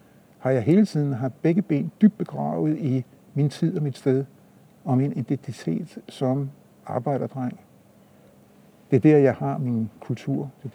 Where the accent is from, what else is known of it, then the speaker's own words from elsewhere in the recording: Copenhagen, Capital Region of Denmark, Denmark; Vi vidste jo godt dengang, at det var et arbejderkvarter. Det blev der omtalt i alle mulige sammenhæng, at jeg kom ude fra Sydhavnen af. Det var sjældent, de sagde, at jeg kom ud fra musikbyen af.